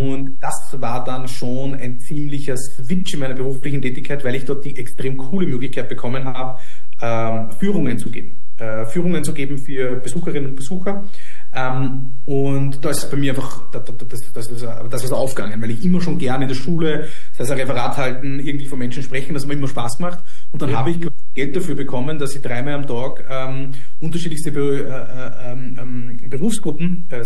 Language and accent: German; Austria; Das waren 9 Monate ist bei uns in Österreich der Zivildienst damals